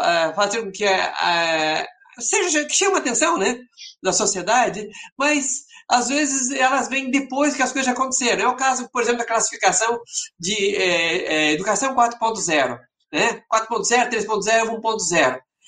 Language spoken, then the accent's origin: Portuguese; Anta, Brazil; born there; eu nasci na Anta, né? Eu nasci na Anta, o lugar que eu nasci chama-se Anta.